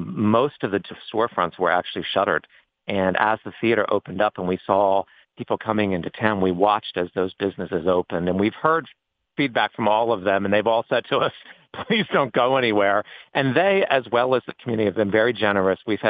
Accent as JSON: {"language": "English", "region": "Delaware", "country": "United States", "tie": "born or raised there", "said": "I'm born and raised in Delaware. This has been my home most of my life."}